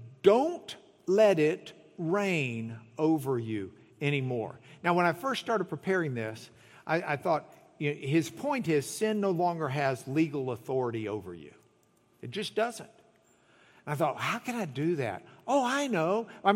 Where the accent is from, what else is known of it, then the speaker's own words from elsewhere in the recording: Lubbock, Texas, United States; I'm probably not saying it right, but I'm from Lubbock.